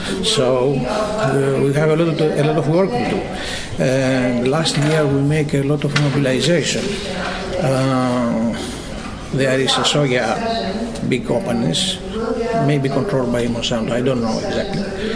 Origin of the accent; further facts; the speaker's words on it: Greece; English is a second language; I am from Greece.